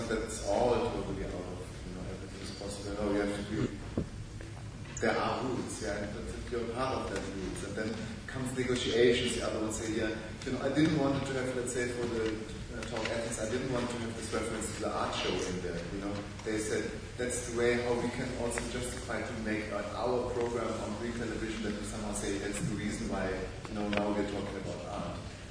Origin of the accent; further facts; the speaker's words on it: Germany; I'm more an alien. I come from Germany.